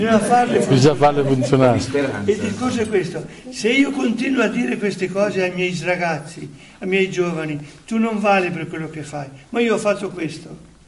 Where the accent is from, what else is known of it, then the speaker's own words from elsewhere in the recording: Trentino-Alto Adige, Italy; Io sono della Trentino